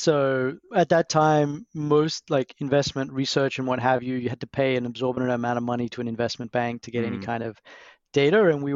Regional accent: Brisbane, Queensland, Australia; now in London, United Kingdom; But originally I'm from Australia. So grew up in Brisbane. And then my grandparents have a cattle property, a cattle ranch in American parlance in central Queensland.

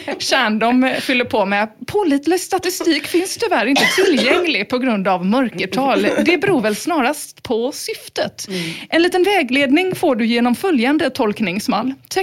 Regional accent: Rolfstorp, Halland County, Sweden; Ja, jag är ju från Rolfstorp

